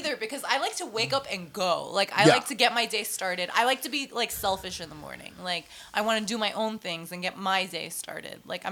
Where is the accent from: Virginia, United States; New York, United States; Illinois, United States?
New York, United States; New York City; I grew up in New York City, like, where you don't need a car to get places.